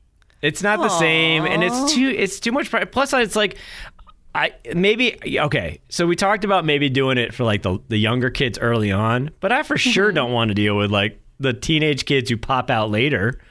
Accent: New Hampshire, United States; See, so again, super small town where I grew up in New Hampshire.

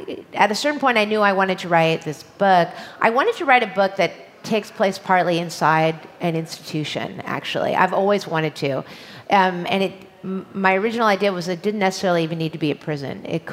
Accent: California, United States; that was as a Californian and a person living in Los Angeles who's interested in the world around her

